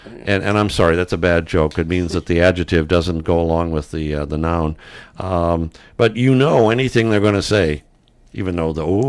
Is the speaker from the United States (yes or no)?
yes; Michigan, United States; I grew up in Michigan, but why did I choose to work in Michigan?